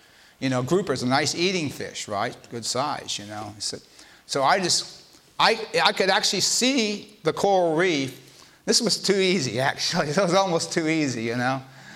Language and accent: English; Miami, Florida, United States; moved away as an adult; I'm from Florida originally. I think a lot of you know that. Grew up there. Until I went into the Navy. We lived in Miami when I was a child. We went to the Florida Keys